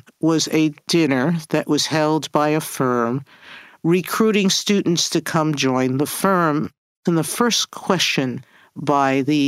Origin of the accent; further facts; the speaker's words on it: New York, United States; I was born and raised in New York. I'm a proud, proud American. But I'm also a very proud Puerto Riqueña.